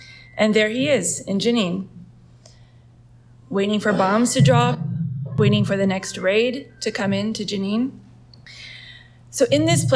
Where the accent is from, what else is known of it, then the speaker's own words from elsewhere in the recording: United States; in my case as an American, my government